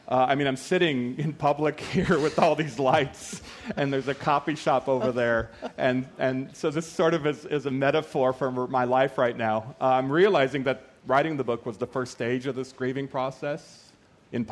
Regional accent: United States; Well, I grew up poor in the United States, and my variety was Native American, but I share this story with millions of other Americans from poor places in the United States.

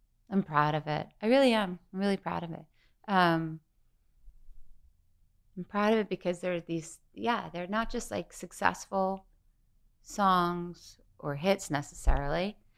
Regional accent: Syosset, New York, United States; And so I was from Syosset, but there were too many syllables in that, so he changed it to Hicksville.

